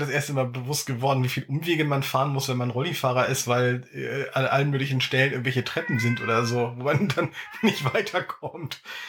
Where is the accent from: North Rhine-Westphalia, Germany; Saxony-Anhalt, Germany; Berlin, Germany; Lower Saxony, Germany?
Lower Saxony, Germany; Dannenberg; Also ich in meinem Heimatort Dannenberg in Nordost-Niedersachsen mit keinen 10 Kilometern bis zur ehemaligen DDR-Grenze